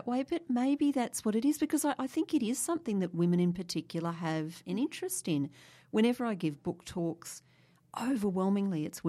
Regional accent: Brisbane, Queensland, Australia; I grew up in Brisbane

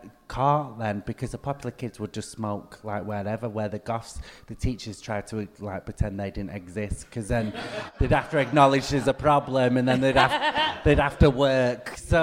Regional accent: Manchester, North West England, United Kingdom; Manchester.

